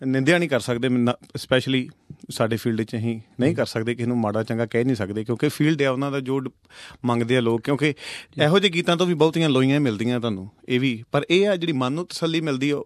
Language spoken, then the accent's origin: Punjabi; Machhi Nangal, Punjab, India; ਪਿਛੋਕੜ ਮਾਝਾ ਜੀ ਰਹਿਣ ਵਾਲਾ ਅੰਮ੍ਰਿਤਸਰ ਦਾ ਜੀ ਜੰਮਪਲ ਅੰਮ੍ਰਿਤਸਰ ਸ਼ਹਿਰ ਦੇ ਨਾਲ ਦੇ ਮਾਝੇ ਦੇ ਅਜਨਾਲਾ ਸਾਡੀ ਤਹਿਸੀਲ ਪਿੰਡ ਮਾਛੀ ਨੰਗਲ ਸੰਗਸਪੁਰੇ ਦੇ ਲਾਗੇ ਫਤਿਹਗੜ੍ਹ ਚੂੜੀਆਂ